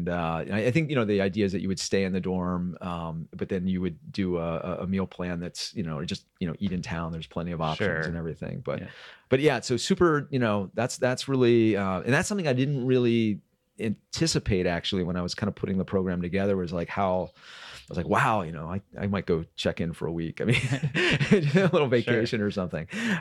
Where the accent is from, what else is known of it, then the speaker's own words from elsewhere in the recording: Midwest, United States; also born or lived in Los Angeles; I moved here from Los Angeles 6 years ago, and you know, I grew up in the Midwest, so I kind of knew what I was in for in terms of weather and everything.